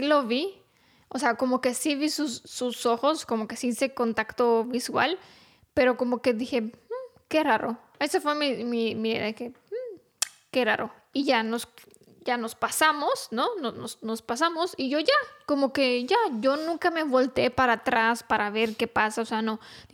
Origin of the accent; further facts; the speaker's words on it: Romania; Spanish is a second language; O sea, yo como rumana, como he vivido...